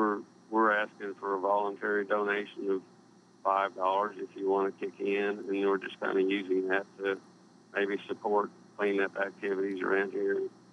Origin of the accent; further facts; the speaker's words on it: Bartlesville, Oklahoma, United States; I grew up in Bartlesville, went to high school here, so I learned to fly at Bartlesville, and I like it here.